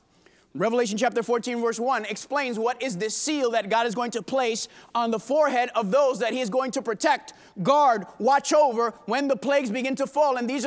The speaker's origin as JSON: {"language": "English", "country": "Puerto Rico", "said": "I'm from Puerto Rico. Puerto Rico's an island, and it's still there."}